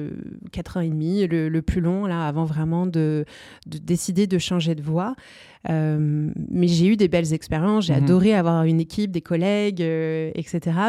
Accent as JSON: {"language": "French", "country": "France", "moved": "yes", "lives_now": "Canada", "said": "moi je suis arrivée au Québec, je viens de France, ça va faire 15 ans là bientôt que je suis arrivée."}